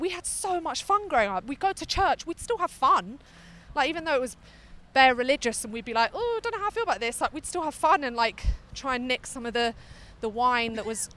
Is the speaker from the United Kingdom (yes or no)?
yes; London, United Kingdom; what makes Britain so amazing, especially like growing up in London?